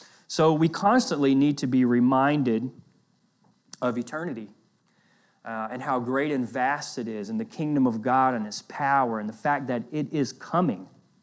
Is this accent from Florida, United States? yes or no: yes; Florida, United States; I am from Northwest Florida, which is still part of Florida. I know I get picked on a little. I am a Floridian. I'm from the Northwest part of Florida on the Gulf Coast